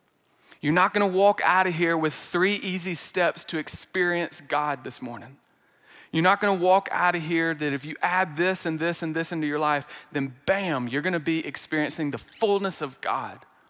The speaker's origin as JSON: {"language": "English", "town": "Birmingham", "region": "Alabama", "country": "United States", "said": "if the Apostle Paul was from my hometown, Birmingham, Alabama, he would have used the word y'all."}